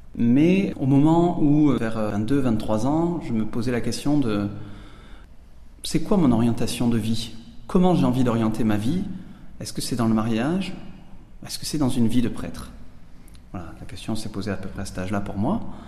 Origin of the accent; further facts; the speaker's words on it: Rodez, Occitanie, France; J'étais bien inséré dans l'église diocésaine là où j'ai grandi, à Rodez, en Aveyron, en aumônerie.